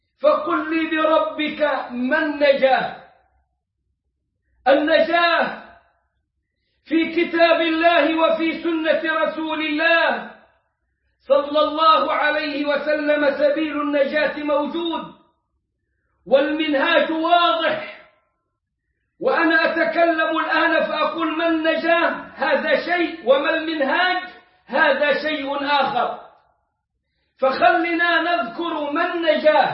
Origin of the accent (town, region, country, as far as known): Egypt